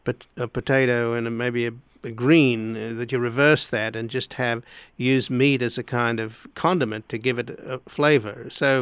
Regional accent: Australia; I'm from Australia and grew up on a meat and potatoes diet

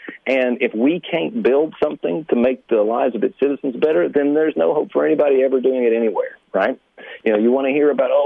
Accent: Tennessee, United States; I'm from Northeast Tennessee, and it's a really Republican area, really Republican.

